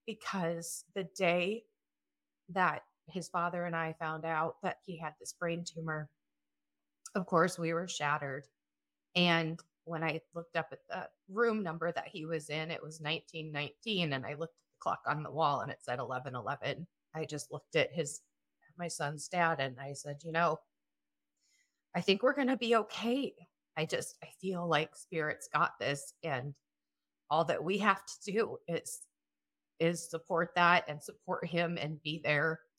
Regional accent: South Dakota, United States; I am from South Dakota.

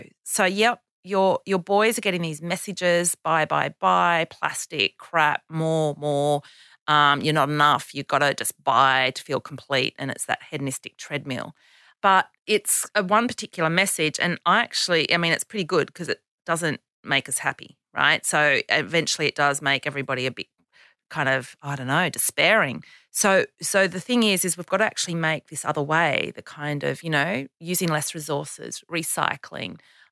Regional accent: Canberra, Australian Capital Territory, Australia; then we'll be moving on to Wollongong, Canberra, my hometown, Brisbane, Gold Coast, Melbourne and Perth.

